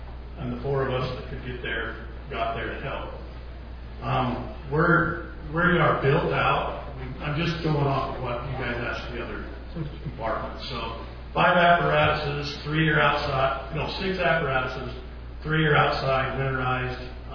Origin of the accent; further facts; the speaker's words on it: Canaryville, United States; So when I was a kid, I'm born and raised in Canaryville. I've never lived anywhere else.